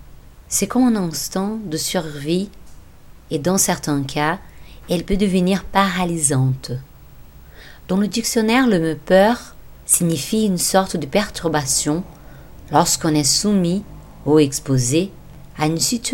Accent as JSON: {"language": "French", "country": "Brazil", "accent": "Brazilian", "second_language": "French", "said": "par peur de faire des fautes de français à l'oral, ou par peur que vous entendiez mon bel accent brésilien"}